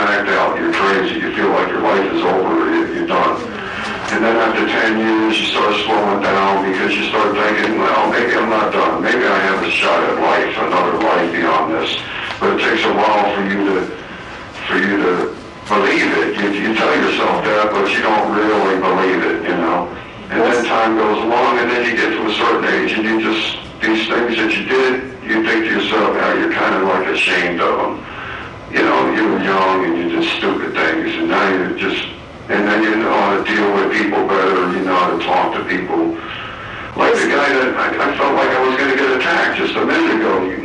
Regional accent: Connecticut, United States; accent: Connecticut; I talked like with my New England accent, like I was some kind of educated dude or something, because I used to talk like, I talk different, you know, and because I was with the Connecticut accent

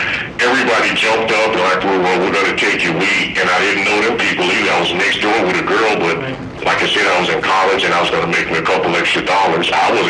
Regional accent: Chicago, Illinois, United States; My family wouldn't let us be a part of it, even growing up in Chicago, as ridiculous as it is now.

